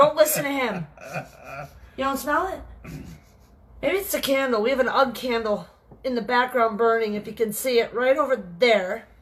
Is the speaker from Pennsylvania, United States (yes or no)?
yes; Tafton, Pennsylvania, United States; We're from Tafton, Pennsylvania. We're local foodies, adventurers, travelers.